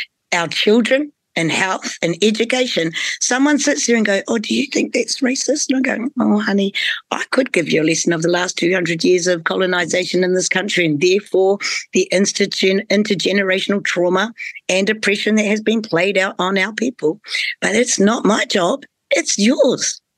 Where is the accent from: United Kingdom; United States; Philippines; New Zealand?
New Zealand; Christchurch, Canterbury; I grew up in Christchurch. I grew up in the heart of white privilege.